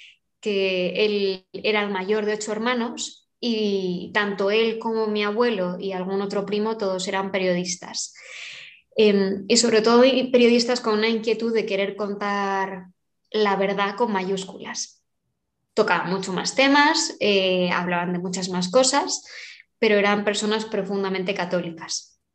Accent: Basque Country, Spain; born there; soy española. Nací hace 39 años en el norte de España, en el País Vasco. Y vengo de una familia grande, tradicionalmente católica, tanto por parte de mi madre como de mi padre.

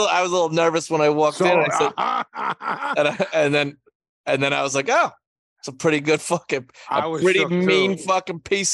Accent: Brooklyn, New York, United States; I abused you in my hometown? I don't think so.

